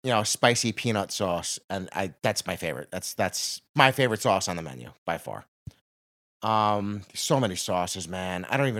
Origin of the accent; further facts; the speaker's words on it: Yonkers, New York, United States; my friend Ken that I grew up with in Yonkers.